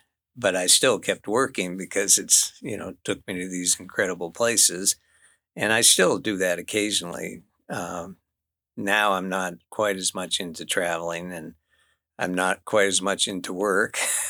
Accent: Maine, United States; moved away as an adult; now in Cordova, United States; I actually came up to Cordova, which is where I still live, in 1977. And I came from Maine, and I had never seen an actual glacier

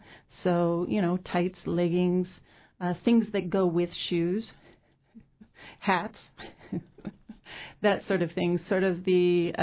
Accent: Alaska, United States; I grew up in Alaska, so sometimes people are shocked to learn I spent time in Alaska, or not Alaska, in Yakutat and Cordova and Ketchikan, as well as Juneau.

